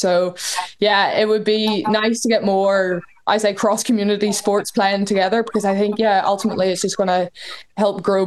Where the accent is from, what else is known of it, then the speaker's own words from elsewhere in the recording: Larne, Northern Ireland, United Kingdom; I come from Larne. It's a bit out in the sticks, as most people would probably say.